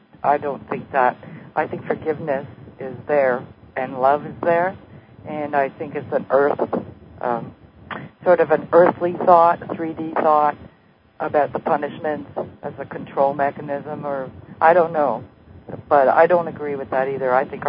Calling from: Canada; I'm calling from Canada.

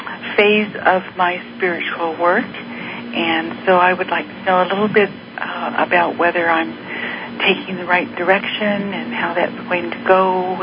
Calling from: Denver, Colorado, United States; I'm calling from Denver, Colorado.

